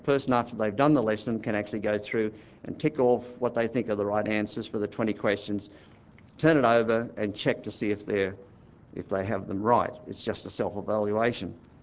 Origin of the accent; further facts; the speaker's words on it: Australia; But I come from Australia. How many times do I have opportunity to speak to you about what is happening in our country?